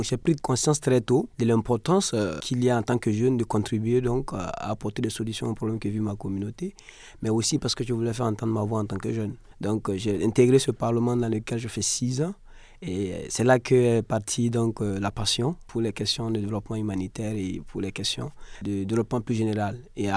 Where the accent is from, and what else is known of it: Burkina Faso